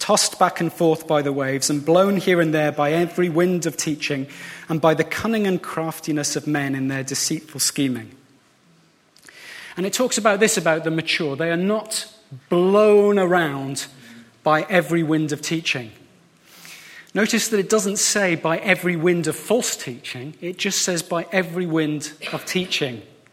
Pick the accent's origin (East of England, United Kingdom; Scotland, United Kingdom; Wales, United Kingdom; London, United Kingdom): Scotland, United Kingdom; Edinburgh; when I was growing up in Edinburgh